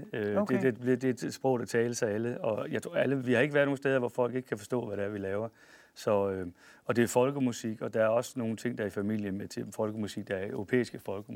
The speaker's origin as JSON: {"language": "Danish", "town": "Holstebro", "region": "Central Denmark Region", "country": "Denmark", "tie": "born there", "also_born_or_lived": "Hals", "said": "jeg boede i Hals, der var der, min far var præst. Jeg er født i Holstebro, og så har vi været en del rundt i. Vi har flyttet meget rundt."}